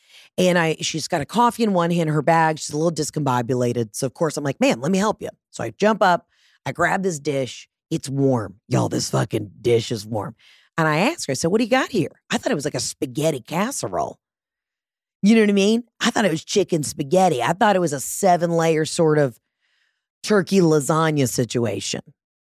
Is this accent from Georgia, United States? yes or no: yes; Georgia, United States; And again, I'm from Georgia. I will bring it. I will talk so much shit about Georgia. It's just Southern things. These are my people.